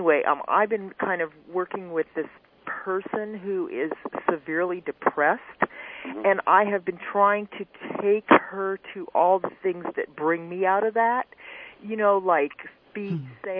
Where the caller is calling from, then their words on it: Costa Mesa, California, United States; And I'm calling from Costa Mesa.